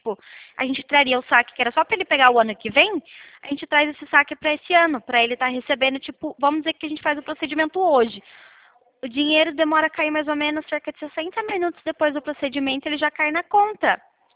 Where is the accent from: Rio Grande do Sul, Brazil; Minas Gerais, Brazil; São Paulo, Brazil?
São Paulo, Brazil; Itapetininga; Eu sou aqui da Itapetininga.